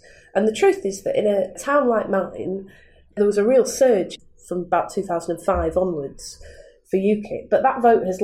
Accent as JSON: {"language": "English", "town": "Manchester", "region": "North West England", "country": "United Kingdom", "tie": "born there", "said": "I was born in Manchester in 1979, the year Thatcher came to power."}